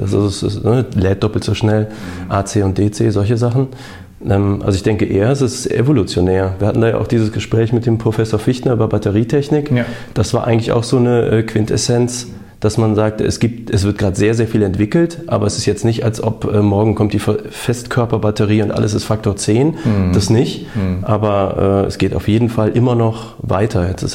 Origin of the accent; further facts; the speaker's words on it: Aachen, North Rhine-Westphalia, Germany; ich bin aus Aachen.